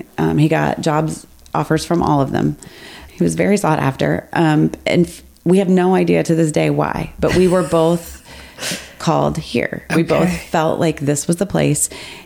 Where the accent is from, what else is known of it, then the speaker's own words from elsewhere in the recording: the South, United States; And I come from the South.